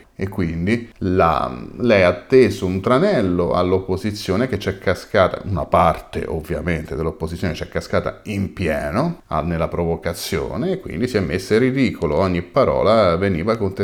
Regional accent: Rome, Lazio, Italy; noi romani lo diciamo ragazzi, da romano ovviamente confermo

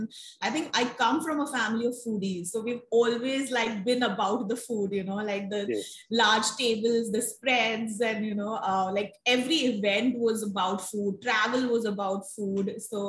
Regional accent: Mumbai, Maharashtra, India; And I'm born and brought up in Mumbai. So of course, it's a melting pot of various cultures.

